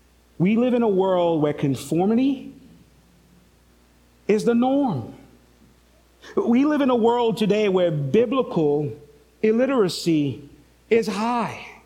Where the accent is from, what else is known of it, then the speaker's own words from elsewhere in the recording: St. Lucia; accent: St. Lucian; now in United States; I've been in the U.S. for 24 years. And you think my accent would be a little different, but it's not. I still speak like a St. Lucian. Certain words I say sound like a St. Lucian, and I can't do nothing about it.